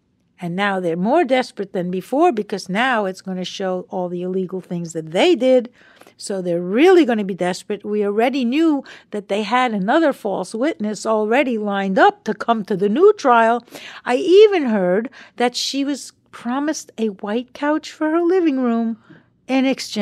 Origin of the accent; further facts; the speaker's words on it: New York, United States; Because we were kids growing up on Long Island together.